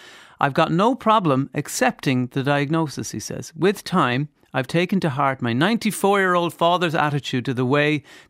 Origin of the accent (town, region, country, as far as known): Limerick, Munster, Ireland; born or raised there